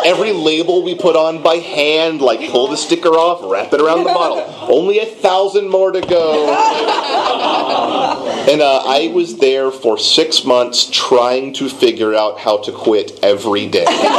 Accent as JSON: {"language": "English", "town": "Beaumont", "region": "Texas", "country": "United States", "said": "Oh, man, I'm from Beaumont."}